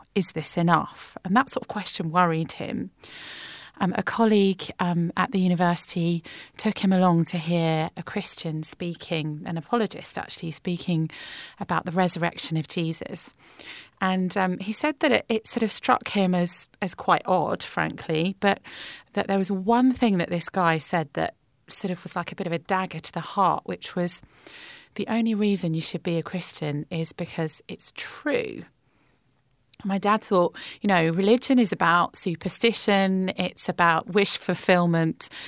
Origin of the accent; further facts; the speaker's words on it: United Kingdom; Growing up in Britain as a Christian, I was always the only churchgoer in my class at school.